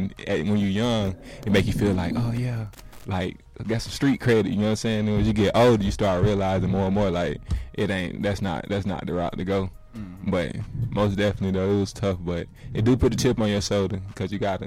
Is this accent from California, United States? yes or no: no; Pensacola, Florida, United States; I'm from Pensacola, Florida, little small town. You know, it's kind of rough